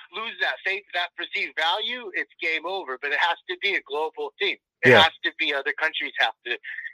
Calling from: Pacoima, California, United States; Hey, Mike. … from Pacoima, California.

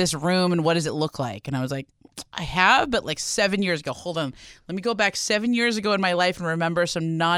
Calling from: Arleta, California, United States

